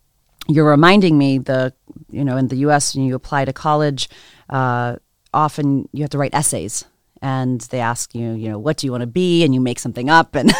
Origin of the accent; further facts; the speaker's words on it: Zimbabwe; born there; My mother is Indian. My father is white American. And I was born in Zimbabwe.